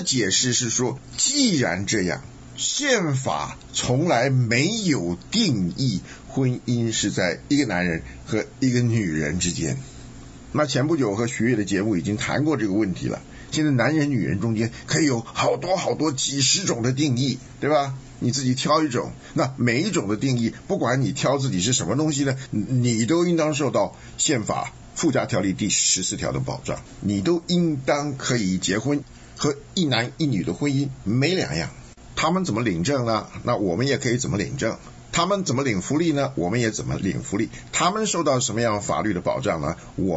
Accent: China; now in United States; 我们从中国来对美国还存有很深的向往的时候，

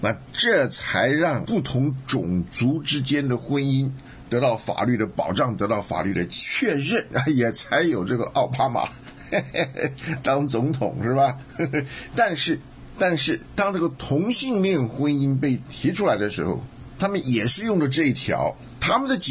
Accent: China; now in United States; 我们从中国来对美国还存有很深的向往的时候，

